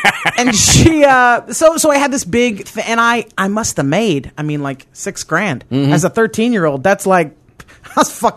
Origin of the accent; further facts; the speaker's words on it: the South, United States; listen. I'm from the South.